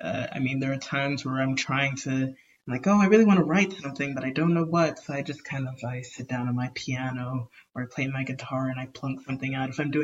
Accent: El Paso, Texas, United States; I was born and raised in El Paso, by the way.

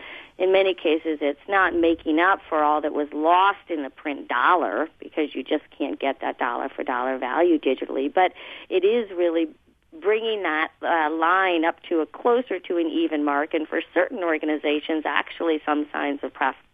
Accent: Glendale, United States; I grew up in Glendale, went to high school here, and have now been out in the D.C., Maryland area for the last several years, but always love to come back.

